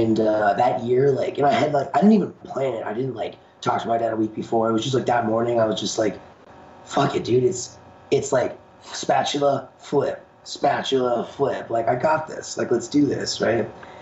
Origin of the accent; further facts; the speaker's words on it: Colorado, United States; So I grew up in Colorado. I moved here when I was 5. I lived here for the last 19 years.